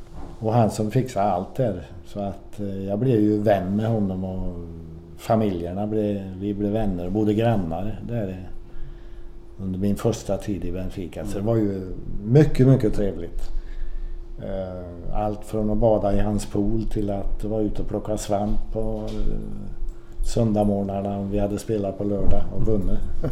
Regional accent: Sweden; Jo, du vet, som svensk då

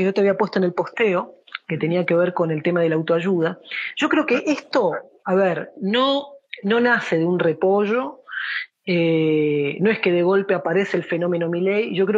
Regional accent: Argentina; nosotros como en Argentina tenemos una carga fuertemente proveniente de muchos países, un conglomerado de muchas naciones.

